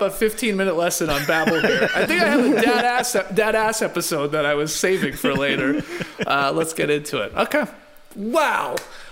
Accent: Canada; But I just remember a time growing up in Canada where it would start showing up in the stores around the holidays

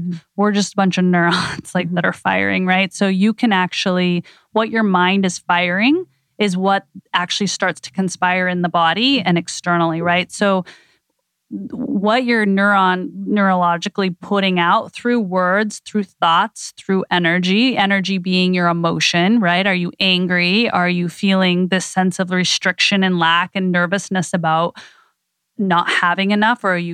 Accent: Idaho, United States; And I grew up in Idaho, but river rafting down the river of no return.

